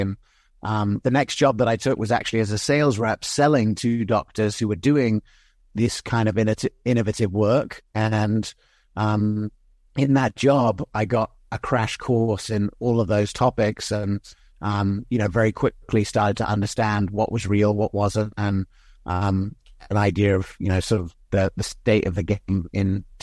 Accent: England, United Kingdom; also born or lived in United States; both the NHS and England where I grew up and in America where I was born

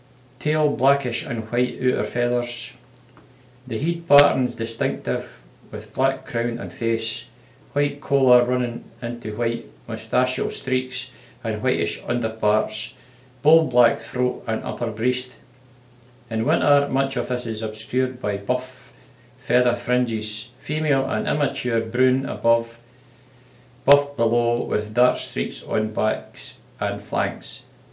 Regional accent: Scotland, United Kingdom; Where you're from? I'm from Bonnie, Scotland.

